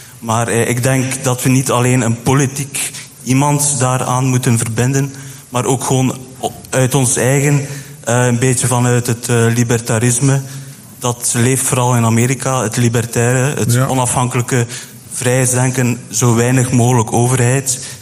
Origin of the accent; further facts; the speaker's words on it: Flanders, Belgium; ik kom van West-Vlaanderen, ben hier met mijn broer.